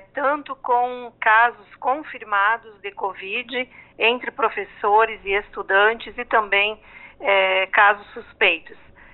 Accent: Santa Catarina, Brazil; eu que sou do oeste de Santa Catarina

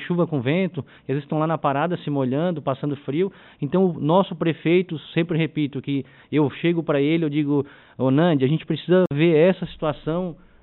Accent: Urussanga, Santa Catarina, Brazil; que eu sou de Uruçanga, eu conheço a geografia da cidade

